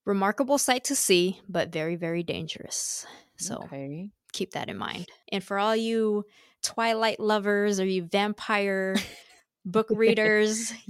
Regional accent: Seattle, Washington, United States; I grew up in Seattle and I never went out there my whole life up until July 2020.

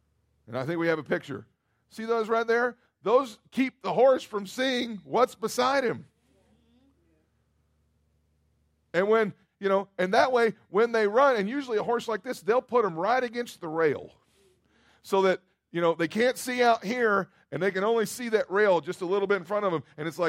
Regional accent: Kentucky, United States; Now, I grew up in Kentucky

